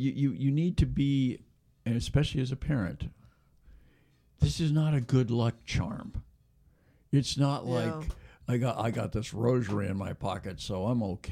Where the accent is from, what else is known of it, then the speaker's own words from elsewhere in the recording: United States; And I'm not very interested in soccer because I'm an American.